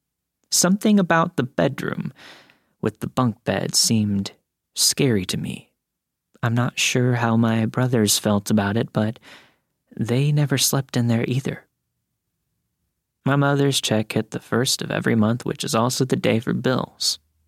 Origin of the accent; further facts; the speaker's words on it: Lockhart, Texas, United States; I grew up in Texas. I still live here, along with my family, that will be mentioned in the story.